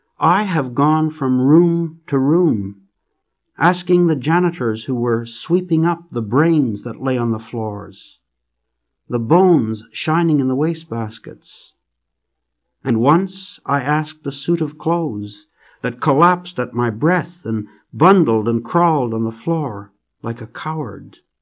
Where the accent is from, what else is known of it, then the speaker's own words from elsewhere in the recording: Estevan, Saskatchewan, Canada; I wrote about my hometown, Estevan, Saskatchewan, and tried to see this small town